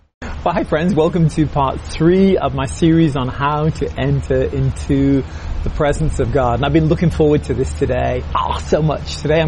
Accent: United Kingdom; now in United States; I'm a Brit, I'm now French, and I'm a US citizen, live in New England

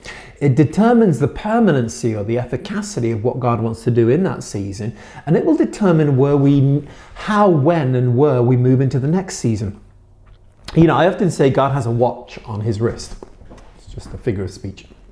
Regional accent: England, United Kingdom; now in United States; I grew up in England. We have lots of seasons in England and they're all horrible.

